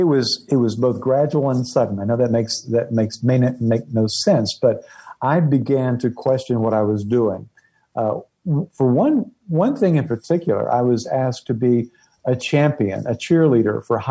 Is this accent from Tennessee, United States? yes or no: yes; Tennessee, United States; not too far from where I grew up in East Tennessee.